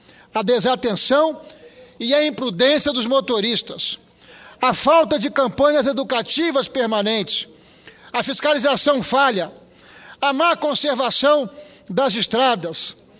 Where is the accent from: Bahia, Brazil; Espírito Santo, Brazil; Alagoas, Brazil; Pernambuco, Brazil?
Espírito Santo, Brazil; deixou 4 outros adolescentes feridos lá no meu estado, no Espírito Santo.